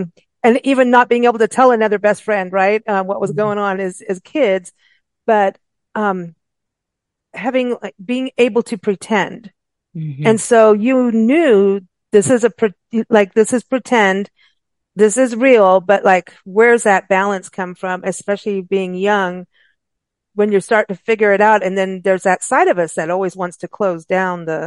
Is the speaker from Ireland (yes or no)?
no; South Africa; also born or lived in Kenya / England; I know I grew up in South Africa, in Kenya, in England